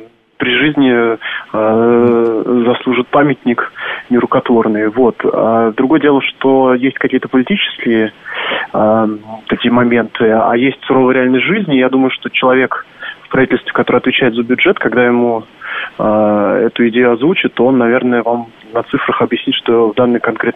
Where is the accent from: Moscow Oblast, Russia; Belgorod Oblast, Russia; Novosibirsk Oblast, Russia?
Moscow Oblast, Russia; потому что я из области, из Московской.